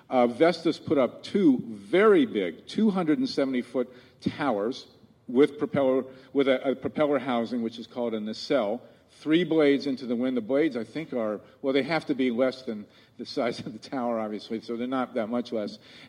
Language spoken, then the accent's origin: English; Ohio, United States; One of the most important pieces of progress they've made has been in my home state of Ohio. I live in Columbus.